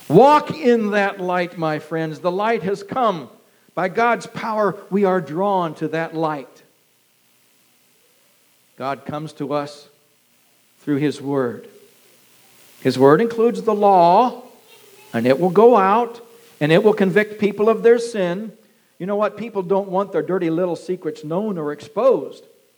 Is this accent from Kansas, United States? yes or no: yes; Kansas, United States; I'm from Kansas, and we call the Arkansas River there the Arkansas River.